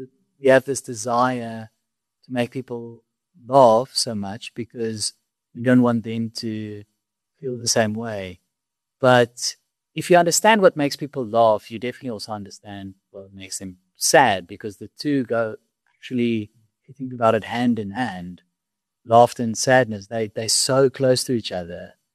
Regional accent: South Africa; now in Australia; that proves that it's not just people laugh at me because I'm South African and I'm saying South African things which are making them laugh.

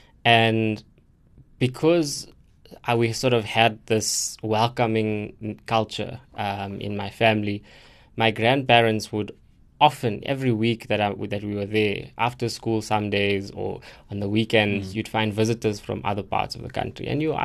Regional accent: Lenasia, Gauteng, South Africa; I come from Lenasia.

